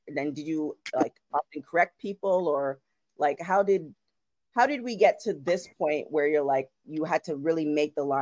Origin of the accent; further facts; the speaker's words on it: Canada; now in Los Angeles, United States; I'm from Canada and of West Indian descent.